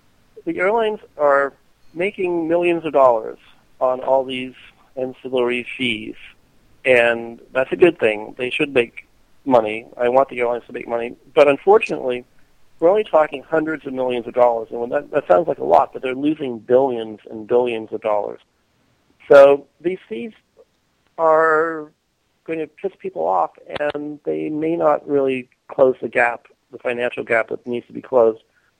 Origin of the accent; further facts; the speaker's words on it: Boston, Massachusetts, United States; born there; I was born in Boston, so I could watch the planes take off and land.